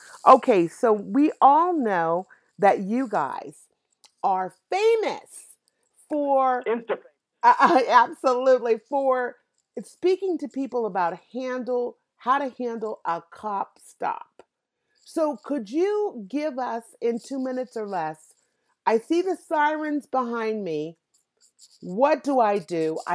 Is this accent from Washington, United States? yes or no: no; California, United States; now I'm from the Bay Area, and we have something called Berkeley Cop Watch.